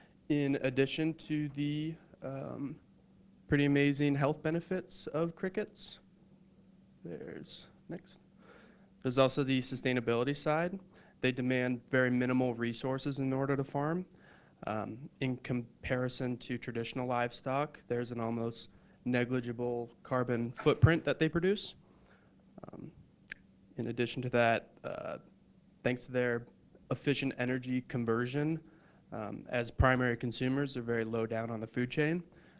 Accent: Vermont, United States; now in Ocala, United States; We were both born and raised in Vermont. I got my bachelor's of science from UVM, my master's up in Gainesville at UF.

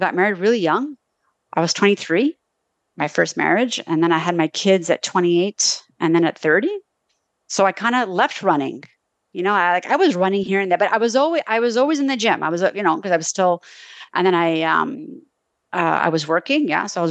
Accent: Montreal, Quebec, Canada; So I grew up in Montreal. I now live like on the outskirts of Montreal, Quebec, not far from you. And I grew up in a traditional Italian Canadian family.

